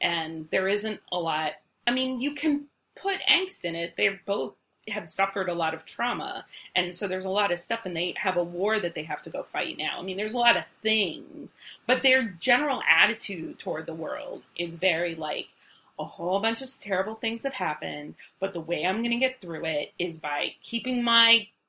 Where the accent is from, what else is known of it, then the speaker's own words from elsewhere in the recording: Maine, United States; I'm from Maine, I went to a hockey college, I love hockey